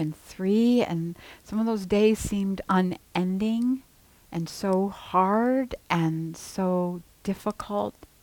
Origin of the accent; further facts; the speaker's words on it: Cleveland, Ohio, United States; I'm from Cleveland, so I can speak this way.